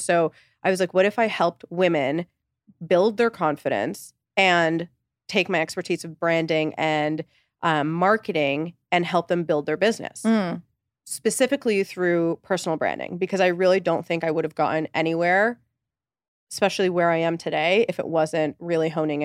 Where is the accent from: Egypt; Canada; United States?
Egypt; moved away; but I am Egyptian. I came here from Egypt with my parents